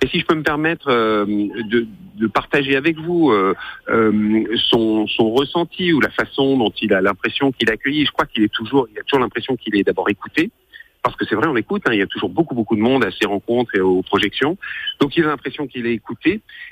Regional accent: France; Bon, pas tout à fait, mais moi je suis français, pour tout vous dire.

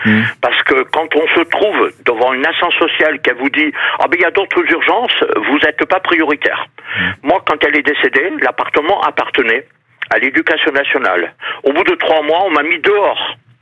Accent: Réunion, France; puisque moi je suis de La Réunion, oui.

